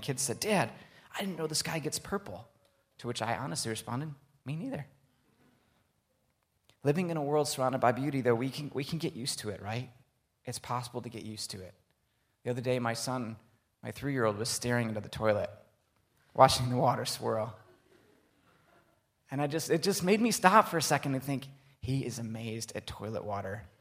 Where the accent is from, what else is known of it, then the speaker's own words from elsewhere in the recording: Grand Rapids, Michigan, United States; now in Ann Arbor, United States; So I grew up in the Grand Rapids area on the west side of the state, and in the last 20 years that I've been here in Ann Arbor